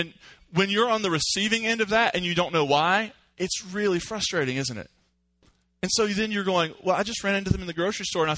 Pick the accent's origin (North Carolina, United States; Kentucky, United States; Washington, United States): Kentucky, United States; I'm from Eastern Kentucky, the West Virginia border, and we have a world-renowned feud from back there.